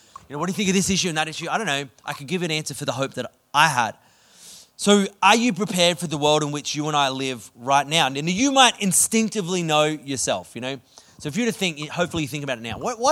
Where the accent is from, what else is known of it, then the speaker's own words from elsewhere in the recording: Queensland, Australia; Come on, Melbourne people, help me out. I'm from Queensland.